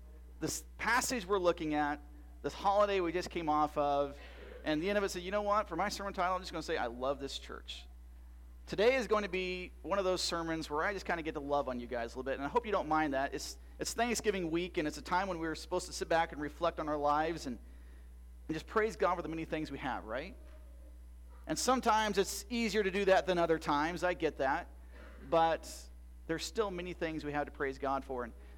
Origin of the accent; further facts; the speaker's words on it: Iowa, United States; Well, I am from Iowa, as many of you know.